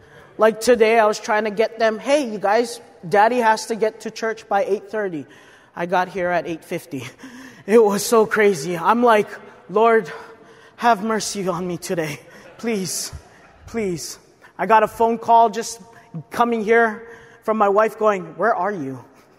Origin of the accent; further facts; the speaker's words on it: Hawaii, United States; now in St. Helens, United States; I was born and raised on Oahu and I live in St. Helens. Or I guess Warren now